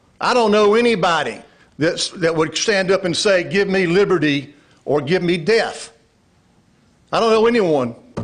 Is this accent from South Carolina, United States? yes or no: yes; West Columbia, South Carolina, United States; I'm from West Columbia, right across the river. I'm retired Army.